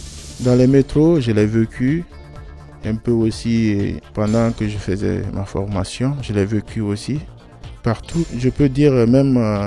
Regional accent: Guinea; moved away; chez moi en Guinée, je travaillais dans les télécommunications.

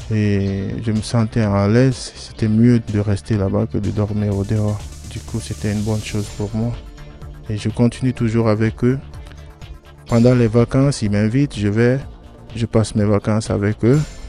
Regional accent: Guinea; moved away; chez moi en Guinée, je travaillais dans les télécommunications.

